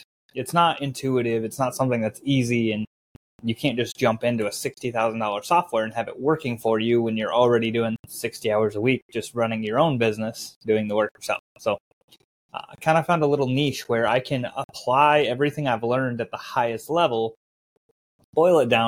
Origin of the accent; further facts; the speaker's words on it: Nebraska, United States; Yeah, I'm actually in Arkansas, in rural Arkansas. I'm from Nebraska, so I don't really have a southern accent, but ended up here with my wife and enjoying it.